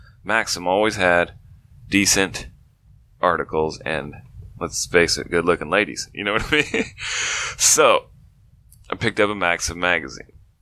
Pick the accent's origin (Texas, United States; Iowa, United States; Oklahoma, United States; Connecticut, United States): Iowa, United States; also born or lived in Nebraska / Colorado; Well, I grew up in Iowa.